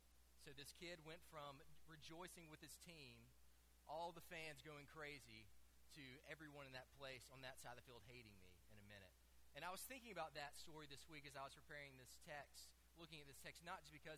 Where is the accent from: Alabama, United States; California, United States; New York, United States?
Alabama, United States; Sylacauga; I grew up in Sylacauga, Alabama. Many of you have probably driven right through Sylacauga on your way to Birmingham many times, going on Highway 280.